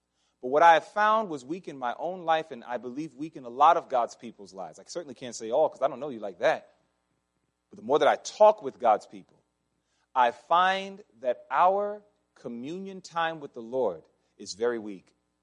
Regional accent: Massachusetts, United States; And don't tell me about cold because I don't want to hear it, because I'm from Massachusetts.

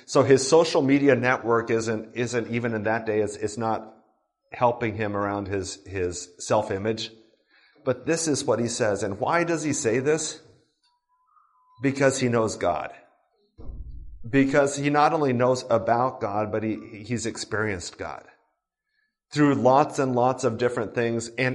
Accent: Japan; I grew up in Japan.

